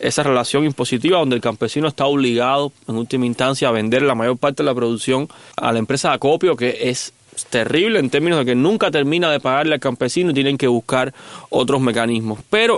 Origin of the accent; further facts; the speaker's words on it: Cuba; Y eso es algo para lo que tenemos que estar preparados como cubanos